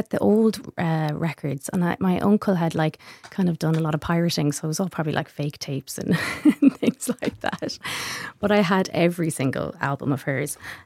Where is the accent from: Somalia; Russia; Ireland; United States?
Ireland; Connacht; And as an Irish person, you're not allowed to have those notions of yourself.